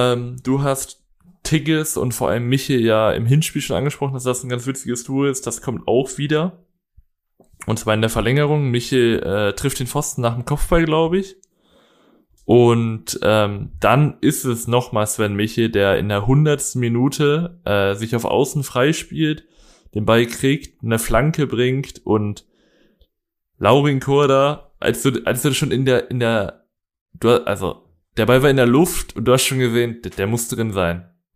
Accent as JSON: {"language": "German", "town": "Paderborn", "region": "North Rhine-Westphalia", "country": "Germany", "tie": "born there", "said": "ich als gebürtiger Paderborner hab mich natürlich sehr gefreut"}